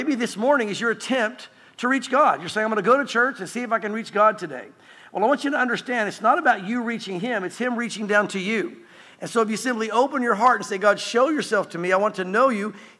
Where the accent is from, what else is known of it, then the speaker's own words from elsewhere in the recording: the South, United States; Growing up in the South, I grew up in religiosity.